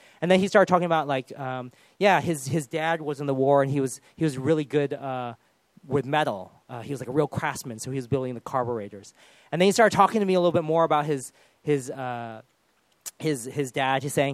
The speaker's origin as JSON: {"language": "English", "country": "United Kingdom", "said": "then being British that I am, immediately I said, good weather we're having."}